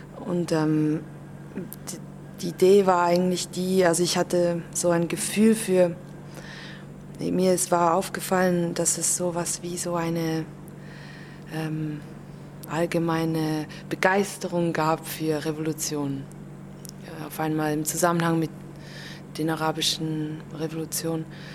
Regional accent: Switzerland; first language Swiss German; Schweizerdeutsch, es stimmt, das ist meine Muttersprache

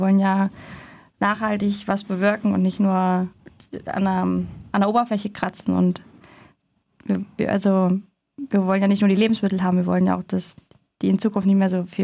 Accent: Thuringia, Germany; Ich komme aus Thüringen.

